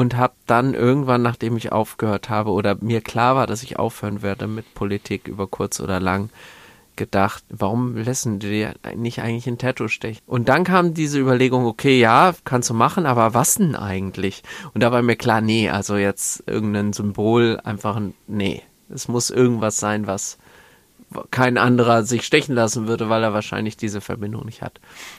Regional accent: Hesse, Germany

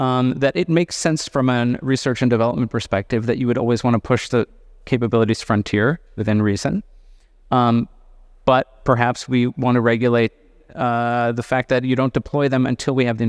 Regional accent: California, United States; And I say this also as a Californian.

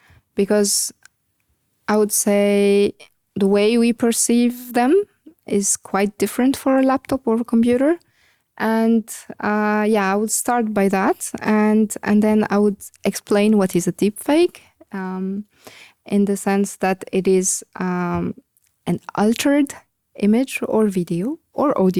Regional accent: Ariana, Ariana Governorate, Tunisia; English is a second language; now in Luxembourg; I grew up in Tunisia, in the capital, in a city called Ariana, next to the capital. I mean, it's part of the capital.

